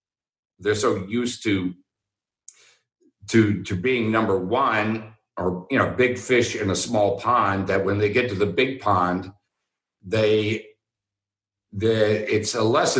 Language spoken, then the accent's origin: English; Texas, United States; because I grew up in Texas and it was just, that's what you did.